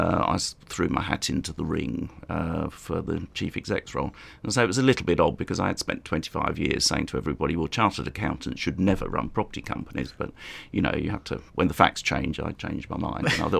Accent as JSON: {"language": "English", "region": "London", "country": "United Kingdom", "tie": "born or raised there", "said": "I was born here in London, the East End of London. I was born in Dalston, brought up in Hackney, and went to school in Hackney."}